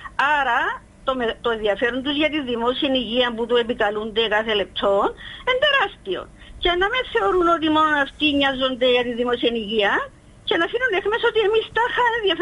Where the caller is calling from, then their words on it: Nicosia, Nicosia District, Cyprus; είμαι από τη Λευκοσία